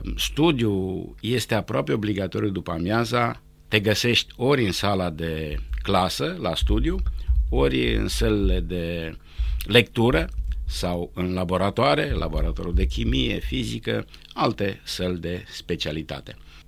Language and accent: Romanian; Beudiu, Bistrița-Năsăud, Romania; born there; trebuie să spun că m-am născut în Beudiu, într-o zi de 14 februarie 1960, o zi extrem de friguroasă